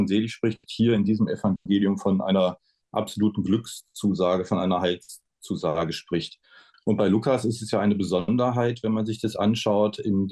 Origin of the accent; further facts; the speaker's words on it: Düsseldorf, North Rhine-Westphalia, Germany; Ich bin meiner Heimatstadt Düsseldorf sehr verbunden